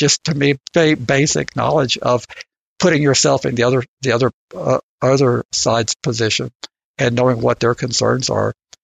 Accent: Georgia, United States; my hometown over in Newton County, Georgia, they have a nice general hospital, about 100 beds

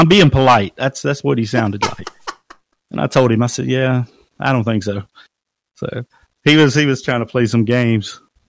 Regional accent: Florida, United States; I said, I'm from Florida, you know, and I'm smart enough to read these statutes

